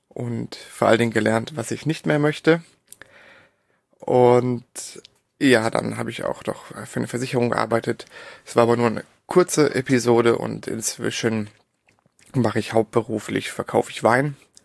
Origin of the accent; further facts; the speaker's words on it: Darmstadt, Hesse, Germany; also born or lived in Berlin; ich bin geboren, bin ich in Berlin und aufgewachsen in Darmstadt in der Nähe von Frankfurt.